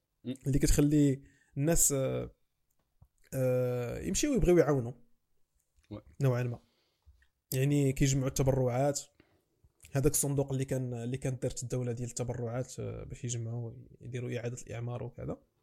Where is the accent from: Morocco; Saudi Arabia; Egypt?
Morocco; سيستم بيروقراطي اسطوري عندنا في المغرب